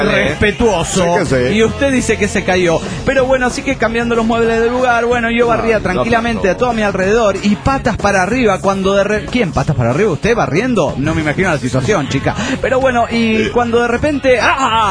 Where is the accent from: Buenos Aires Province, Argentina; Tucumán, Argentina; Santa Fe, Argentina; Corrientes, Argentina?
Buenos Aires Province, Argentina; Olavarría; soy de Olavarría, de Buenos Aires, de Argentina, de Sudamérica.